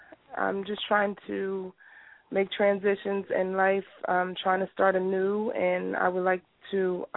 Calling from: Pennsylvania, United States; I'm calling from Pennsylvania.

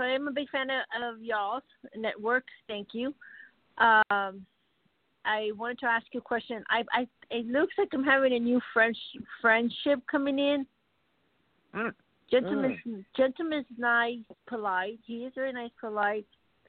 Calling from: Arizona, United States

